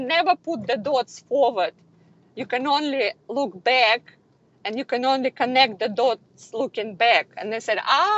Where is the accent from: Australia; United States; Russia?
Russia; English is a second language; moved away as an adult; It was a fluke. I came from Russia to study English for 6 months. I didn't speak one word of English and it was a big problem.